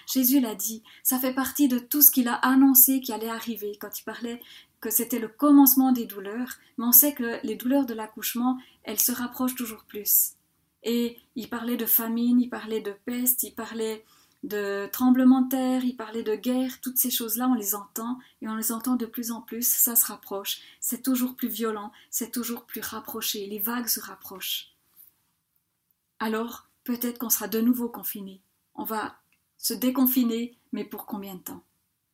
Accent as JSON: {"language": "French", "country": "Switzerland", "said": "en tant que Suisse, en fait, on a tellement craint pour notre économie"}